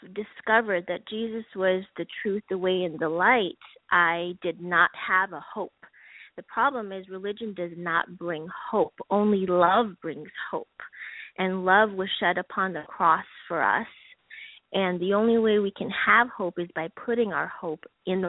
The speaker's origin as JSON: {"language": "English", "town": "Toronto", "region": "Ontario", "country": "Canada", "tie": "born or raised there", "said": "So I grew up thinking that I was just Sikh. I grew up in Toronto, Canada, and Sikhism and our culture, religion and culture in our background is intertwined."}